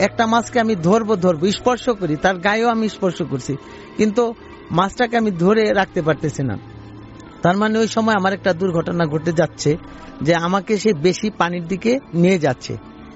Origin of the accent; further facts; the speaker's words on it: Manikganj, Dhaka Division, Bangladesh; আমি ঢাকা মানিকগঞ্জ থেকে আসছি।